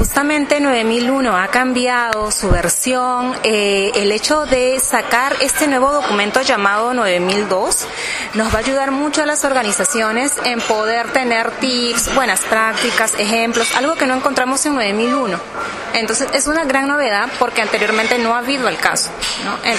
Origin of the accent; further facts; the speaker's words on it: Lima, Peru; yo vengo desde Lima, Perú